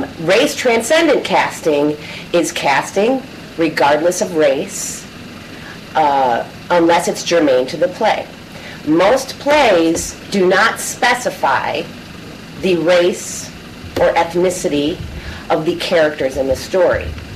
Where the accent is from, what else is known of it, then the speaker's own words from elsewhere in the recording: Detroit, Michigan, United States; also born or lived in Hollywood; I was born in Hollywood, and I spent a total of 1.5 years there and came back to the east side of Detroit, and I have never left, save 1 year of college.